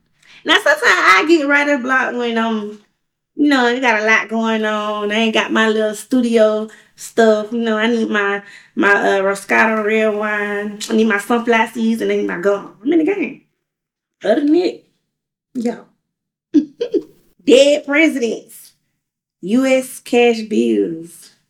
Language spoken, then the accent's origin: English; Albany, Georgia, United States; now in Atlanta, United States; I'm from Albany, but I'm in Atlanta right now killing shit.